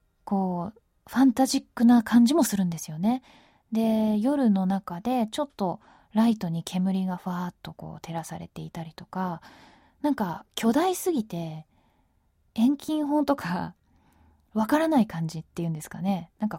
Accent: Tokyo, Japan; 東京生まれで今も東京にしか住んだことがないんですけれども

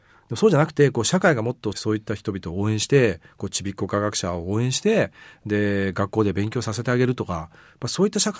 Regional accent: Kamakura, Kanagawa, Japan; ちょっと実はうちの実家、鎌倉なんですが

